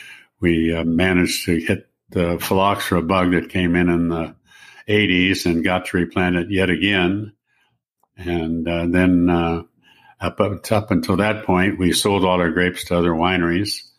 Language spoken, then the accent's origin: English; San Francisco, California, United States; Well, I'm from San Francisco, and born and raised there, and on my dad's side, the family goes back to when California was actually part of Spain.